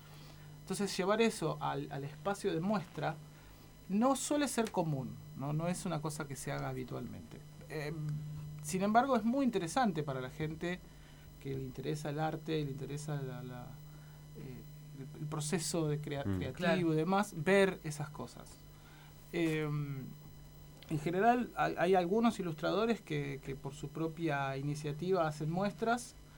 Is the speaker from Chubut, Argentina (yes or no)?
no; Rosario, Santa Fe, Argentina; now in La Plata, Argentina; Yo soy rosarino, sí. Uh-huh. Allá hice talleres y cursos de historieta y de animación también. Y cuando vine acá a La Plata, vine a estudiar en la Facultad de Bellas Artes.